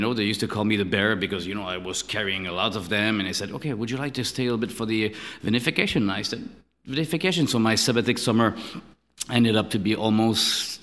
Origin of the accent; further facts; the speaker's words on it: Canada; born and raised in Canada, from a worker's family